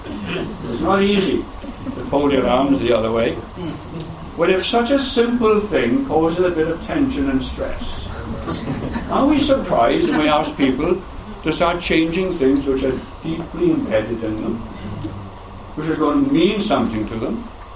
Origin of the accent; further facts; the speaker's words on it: Port Talbot, Wales, United Kingdom; When I was growing up in Port Talbot, I went to a non-Catholic grammar school.